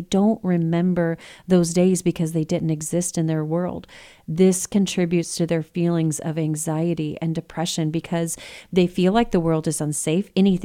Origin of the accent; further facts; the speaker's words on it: Texas, United States; because, you know, we're from Texas, and that's what you say when you try to politely offend someone